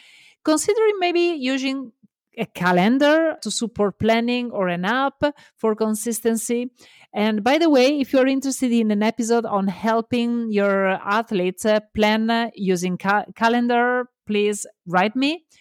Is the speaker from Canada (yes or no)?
no; Italy; English is a second language; a gentle reminder, I'm Italian, so love my accent because I know you will, and embrace my mistakes because I know I will do many.